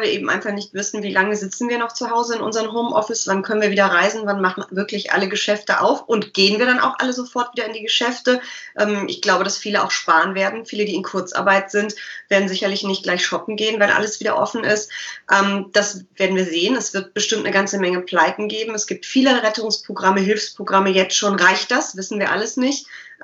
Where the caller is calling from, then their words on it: Düsseldorf, North Rhine-Westphalia, Germany; Aus Düsseldorf, aus meinem Arbeitszimmer von der frisch aufgeräumten Bücherwand.